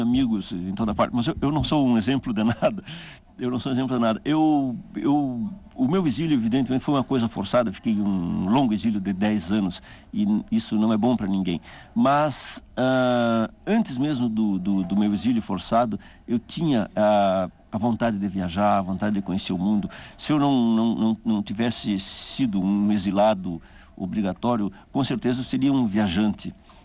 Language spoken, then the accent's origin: Portuguese; Uruguaiana, Rio Grande do Sul, Brazil; minha cidade natal, Uruguaiana, que fazia fronteira com a Argentina.